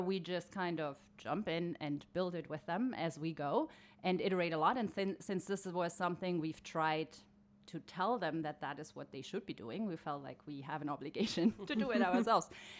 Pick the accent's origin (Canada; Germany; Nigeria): Germany; English is a second language; moved away as an adult; now in United States; So originally I'm from Germany. We came to the States in 2001 and I only planned on staying here for 2 years, which has been now almost 19 years ago. and now it doesn't look like we would ever move back.